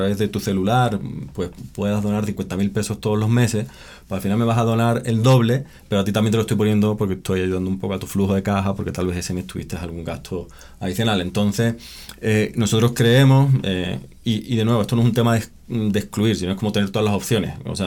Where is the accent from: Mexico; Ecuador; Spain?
Spain; yo soy español y hace poco en España hubo una crisis muy importante